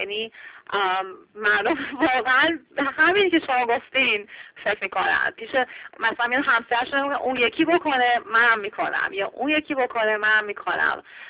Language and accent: Persian; Iran; now in Washington, United States; خب من تو واشنگتن دی سی زندگی میکنم و اینو همیشه هر گوشه کنار هر جایی که بشنین بگی من ایرانی هستم